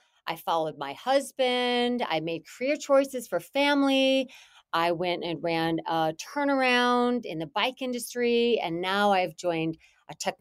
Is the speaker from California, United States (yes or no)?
no; Green Bay, Wisconsin, United States; I grew up in Green Bay, Wisconsin. It was a wonderful place to have a childhood.